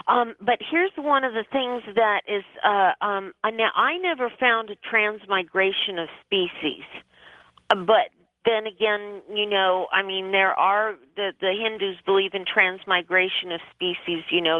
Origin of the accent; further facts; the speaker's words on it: Berkeley, California, United States; I'm from Berkeley, and it has been a joy to listen.